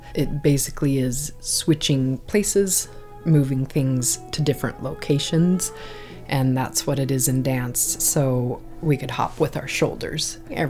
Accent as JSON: {"language": "English", "town": "Boise", "region": "Idaho", "country": "United States", "said": "I am from Boise."}